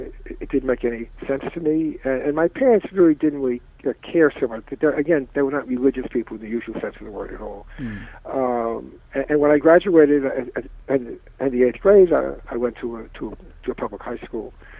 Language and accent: English; Brooklyn, New York, United States; born there; now in Temecula, United States; I was born in Brooklyn. And I ended up in Temecula.